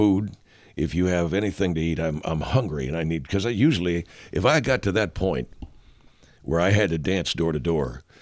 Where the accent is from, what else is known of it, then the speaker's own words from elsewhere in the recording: San Antonio, Texas, United States; what I remember about Christmas growing up is I grew up in San Antonio, Texas